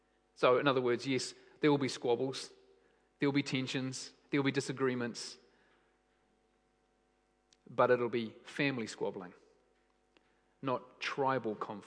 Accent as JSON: {"language": "English", "country": "Australia", "said": "as an Australian"}